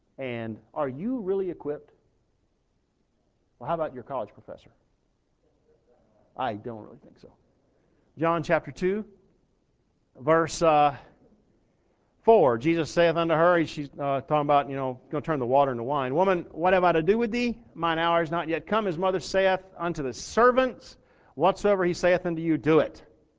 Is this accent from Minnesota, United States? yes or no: yes; Minneapolis, Minnesota, United States; yeah, I'm from Minneapolis too, you know.